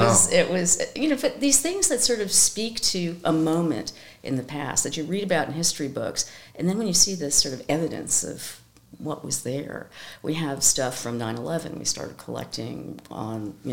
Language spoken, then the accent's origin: English; New York, United States; And well, we are New Yorkers, right? I'm a New Yorker as well. We're very New York centric in our perspective.